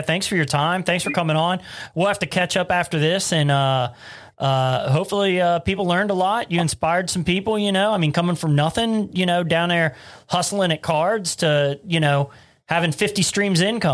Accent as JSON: {"language": "English", "town": "Cincinnati", "region": "Ohio", "country": "United States", "tie": "born or raised there", "lives_now": "Covington, United States", "said": "See, I'm a West Side guy. I'm Price Hill guy. So I'm in Covington now"}